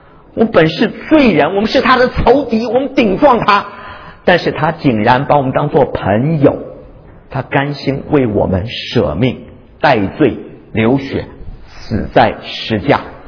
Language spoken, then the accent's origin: Chinese; China; 我们中国人说为朋友怎么样，两肋插刀啊